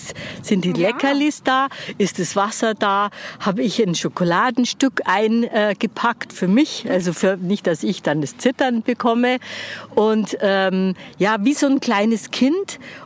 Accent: Munich, Bavaria, Germany; now in Dachau, Germany; Ich bin gebürtige Münchnerin und wohnen tue ich in Dachau mittlerweile.

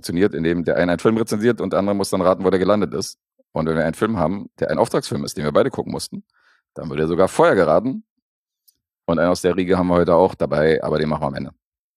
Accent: Berlin, Germany; ich bin in Wedding groß geworden.

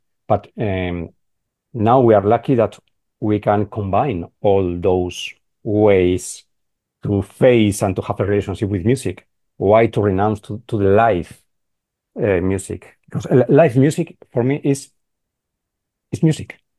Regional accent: Spain; English is a second language; Well, I don't want to be very hard with the Spanish reality, but for historical reasons, I think we are very far from Germany, Austria, the center of Europe, Paris, etc.

